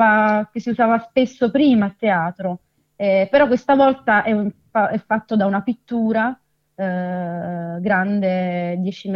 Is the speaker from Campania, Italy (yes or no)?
yes; Naples, Campania, Italy; now in Bolzano, Italy; sì, io sono napoletana, sì.